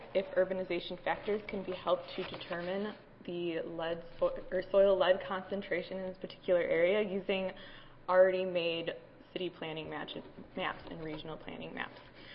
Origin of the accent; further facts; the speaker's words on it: Illinois, United States; I'm also from the Chicagoland area.